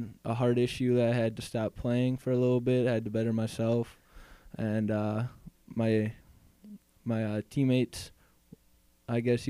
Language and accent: English; Wisconsin, United States; I'm actually from Middle State of Wisconsin.